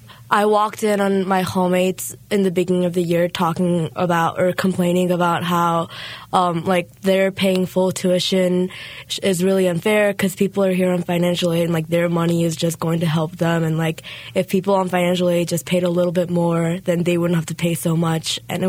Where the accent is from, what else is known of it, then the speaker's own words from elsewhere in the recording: the South, United States; now in Brunswick, United States; I go to Bowdoin College in Brunswick, Maine, and yeah, it was an adjustment because I am a Southerner and not a Mainer at all